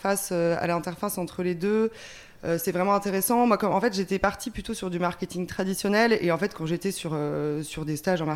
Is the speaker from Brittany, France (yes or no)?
yes; Rennes, Brittany, France; je suis originaire de Rennes en Bretagne